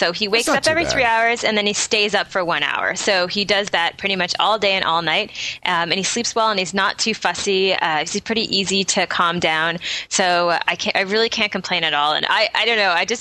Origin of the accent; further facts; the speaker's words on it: Toronto, Ontario, Canada; from Toronto, Ontario